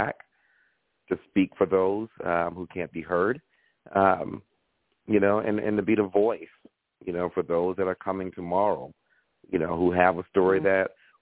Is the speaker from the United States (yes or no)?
yes; Ridgeville, South Carolina, United States; I am from the Lowcountry out in South Carolina, out in the country, Ridgeville, Charleston, South Carolina.